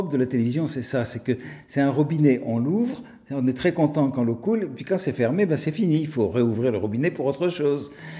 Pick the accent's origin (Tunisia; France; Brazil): Tunisia; born there; y avait trois générations qui revenaient à un lieu qui est en plus mon lieu de naissance, puisque je suis né en Tunisie.